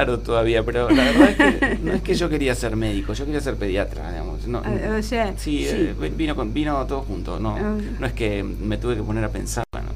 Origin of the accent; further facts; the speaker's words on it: Vicente López, Buenos Aires Province, Argentina; Yo soy de Vicente López, de toda mi vida, nací ahí. Mi familia es ahí de Vicente López. Mis viejos son hijos de armenios, los dos. Y bueno, ellos se criaron también ahí en Vicente López.